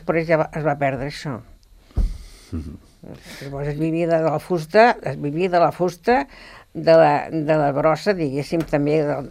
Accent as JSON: {"language": "Catalan", "town": "Sant Medí", "region": "Catalonia", "country": "Spain", "tie": "born or raised there", "said": "Jo vaig néixer a Sant Medí, al costat de l'ermita, i com vaig tenir 18 anys, me'n vaig anar a viure a Can Jané."}